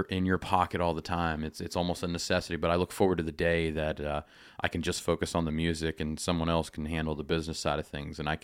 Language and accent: English; Shillington, Pennsylvania, United States; I grew up in Shillington, Pennsylvania, in the summertime, I would spend half the week with my grandmother, half the week with a babysitter.